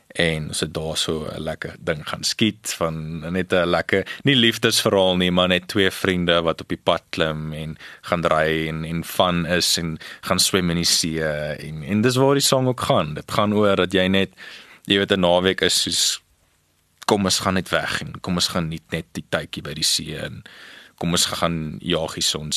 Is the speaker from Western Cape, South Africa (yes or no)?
yes; Paarl, Western Cape, South Africa; So ek is gebore in die Parel, my hele lewe lank daar groot geword.